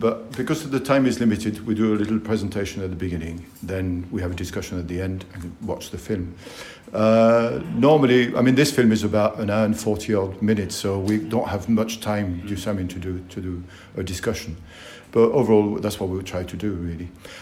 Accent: France; English is a second language; now in Yorkshire, United Kingdom; I'm French. I'm from France and I've been here for in Yorkshire for 40 years now.

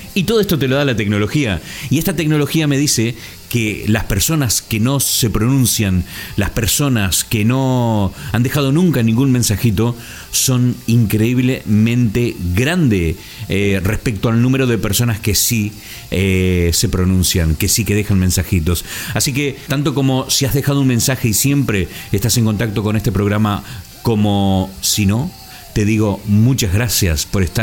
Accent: Concordia, Entre Ríos, Argentina; yo también soy de Entre Ríos, de Concordia

